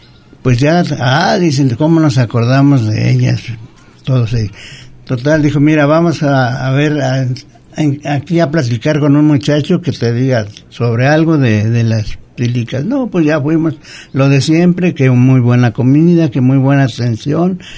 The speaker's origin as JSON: {"language": "Spanish", "town": "Colotlán", "region": "Jalisco", "country": "Mexico", "said": "mire, soy de Colotlán."}